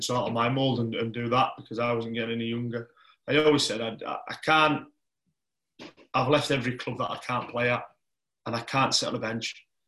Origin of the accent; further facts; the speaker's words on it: Carlisle, North West England, United Kingdom; And leading out my hometown team at Anfield as an actual moment, that was it. To step out onto that pitch, see 6,000 Carlisle fans behind the goal and lead out your hometown team was something I'll never forget.